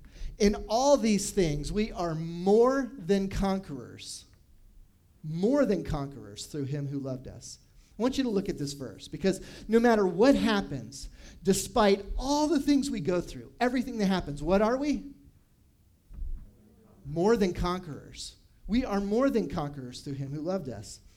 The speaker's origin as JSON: {"language": "English", "town": "Miami", "region": "Florida", "country": "United States", "said": "And I'm from Florida. I was born in Miami."}